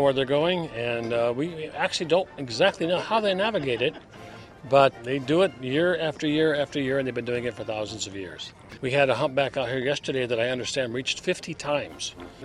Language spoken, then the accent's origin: English; Lake Michigan, United States; Yes, and I'm from Lake Michigan originally, so I've been on Lake Michigan many times.